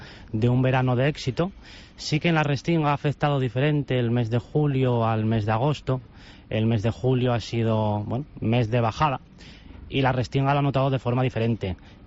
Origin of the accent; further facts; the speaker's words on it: Asturias, Spain; y desde Asturias, que soy asturiano, a Tenerife